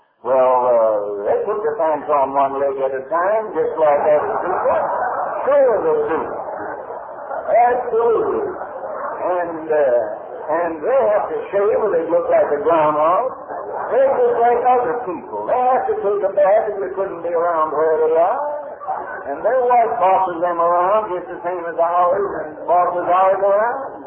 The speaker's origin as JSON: {"language": "English", "country": "United States", "said": "I'm an American, and I'm relatively free."}